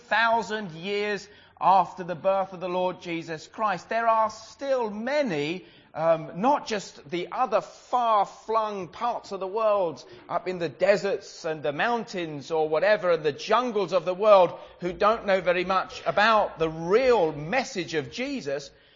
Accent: England, United Kingdom; I grew up in England

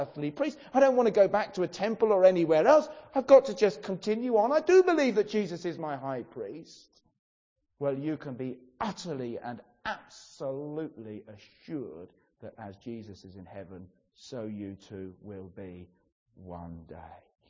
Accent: England, United Kingdom; not because we're English with a stiff upper lip

